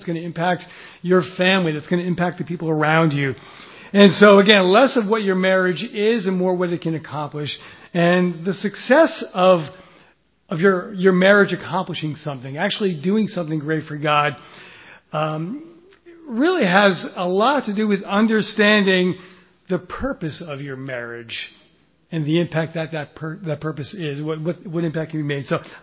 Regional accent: New York, United States; It is great to be here in New Jersey. We are originally from New York.

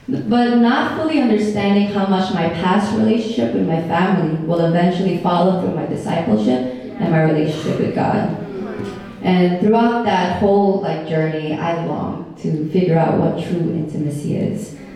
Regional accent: Philippines; now in United States; I grew up in the Philippines. I'm the youngest of three kids

